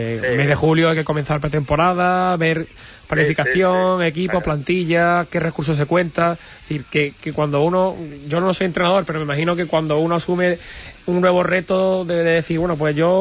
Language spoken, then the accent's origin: Spanish; Bollullos Par del Condado, Andalusia, Spain; a pesar que soy de Bollullo, es que lógicamente pues iba con mi equipo